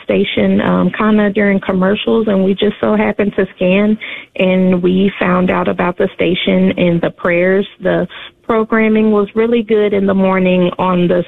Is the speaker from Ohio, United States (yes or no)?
no; Dallas, Texas, United States; Again, I am 40, a young mom, children 8, 10, and 14. And we are from North Dallas, and we attend church in the southern Dallas area.